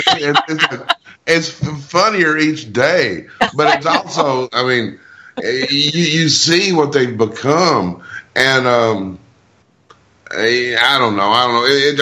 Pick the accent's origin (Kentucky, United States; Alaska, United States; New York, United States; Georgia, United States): Kentucky, United States; because I've been stereotyped all my life growing up in Eastern Kentucky. And then I was out in Los Angeles playing guitar